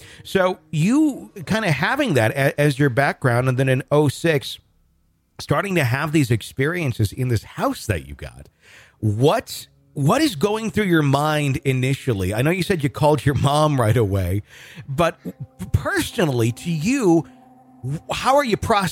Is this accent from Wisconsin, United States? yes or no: yes; Fond du Lac, Wisconsin, United States; now in Fayetteville, United States; I'm in Fayetteville, Arkansas these days, but grew up in the Fox Cities.